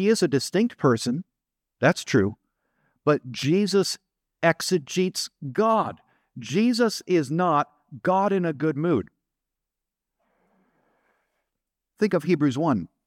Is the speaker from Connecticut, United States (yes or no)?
no; Eugene, Oregon, United States; I remember growing up in Eugene, Oregon one time.